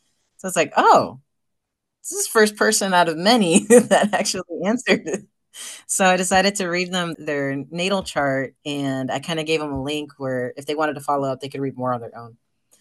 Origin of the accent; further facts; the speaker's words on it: Ukiah, California, United States; also born or lived in Mexico; So I'm originally from the Coyote Valley tribe in Ukiah, or really kind of like south of Willits, as north of Ukiah as you can get. And I'm also Mexican.